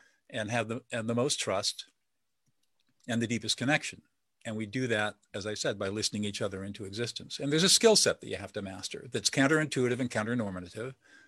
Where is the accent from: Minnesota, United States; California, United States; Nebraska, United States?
California, United States; San Marino; I grew up in affluence. I mean, I grew up in San Marino. You guys know where that is.